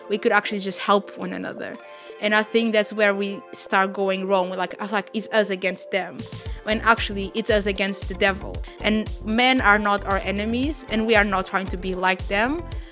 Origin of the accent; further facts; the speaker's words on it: Portugal; now in United Kingdom; I'm originally from Portugal, born and raised in Portugal, and I moved to the UK six years ago.